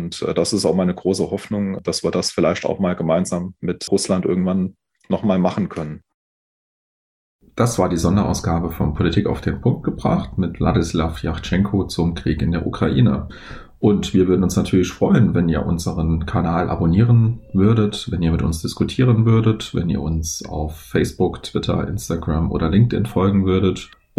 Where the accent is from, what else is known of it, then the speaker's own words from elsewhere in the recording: Saarland, Germany; Also ich komme ja aus dem Saarland, bin ja jetzt hier aus Saarbrücken zugeschaltet und wir sind ja auch eine Grenzregion, die immer wieder Zankapfel zwischen Frankreich und Deutschland war